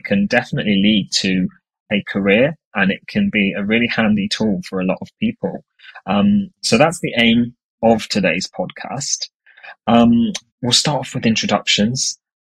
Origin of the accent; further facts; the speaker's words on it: South West England, United Kingdom; I have SMA myself, and I'm from Cornwall.